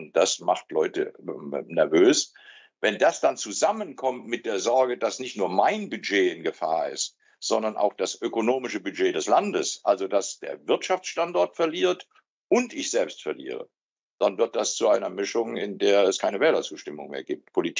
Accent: Darmstadt, Hesse, Germany; In meinem Heimatland Hessen hier in Darmstadt

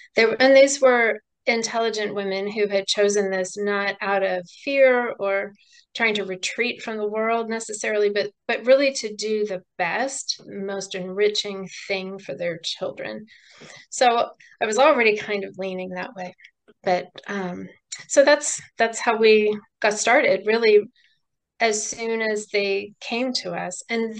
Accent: Missouri, United States; Let's see, I will start with the fact that I was born and raised in Missouri. And as you mentioned, I still live in Missouri.

